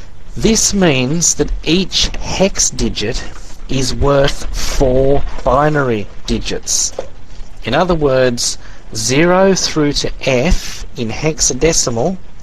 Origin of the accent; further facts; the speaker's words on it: Australia; accent: Australian; given my Aussie accent.